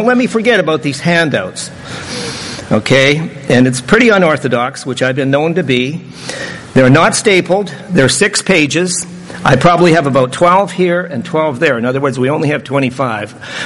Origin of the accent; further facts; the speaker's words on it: Western Canada, Canada; I'm from Western Canada.